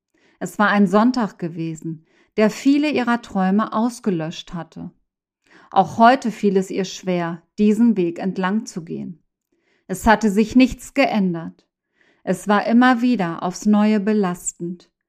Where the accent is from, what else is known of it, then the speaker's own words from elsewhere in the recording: Mexico; den ausgeprägten Familiensinn in meiner Heimat Mexiko beschreibe